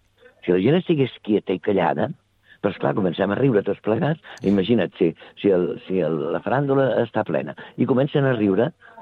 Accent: Sabadell, Catalonia, Spain; El ser de Sabadell, com aquell que diu, perquè jo soc d'aquí, soc del Marenc, soc de la terra, no?

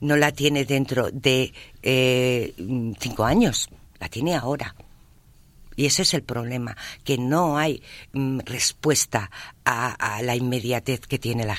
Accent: Catalonia, Spain; Los catalanes no tenemos por qué esconder esto, ni mucho menos, no sé cómo decir, es que somos catalanes con una cultura y con una historia y con una manera de hacer.

